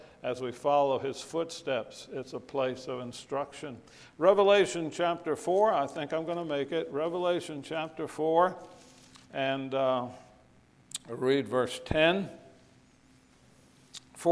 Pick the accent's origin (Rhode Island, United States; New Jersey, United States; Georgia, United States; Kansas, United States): Rhode Island, United States; But I remember when I was raised in Rhode Island, and my dad would walk out in the snow